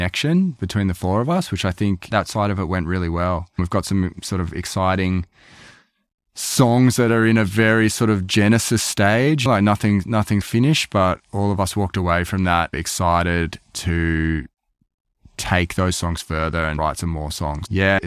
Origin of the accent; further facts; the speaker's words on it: Melbourne, Victoria, Australia; being Australian, growing up in Melbourne